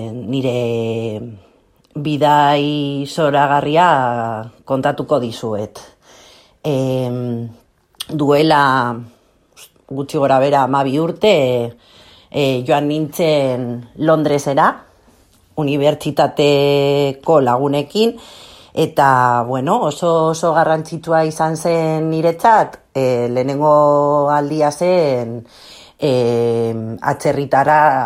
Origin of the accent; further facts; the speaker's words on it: Vitoria-Gasteiz, Basque Country, Spain; nire ni Gasteizkoa naiz